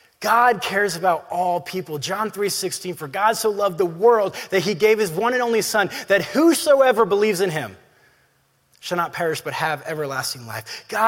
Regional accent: Atlanta, Georgia, United States; When I was growing up, my family would go to the inner city, Atlanta. I grew up in Atlanta

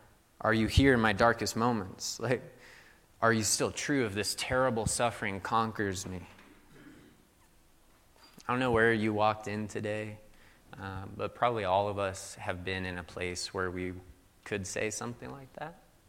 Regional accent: Missouri, United States; So I grew up in Missouri, and they have, like, loud thunder, like, huge thunderstorms there.

